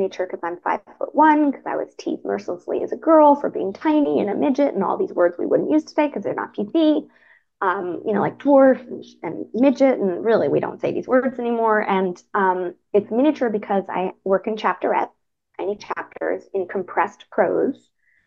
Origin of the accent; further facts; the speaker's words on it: California, United States; So I grew up in the Bay Area.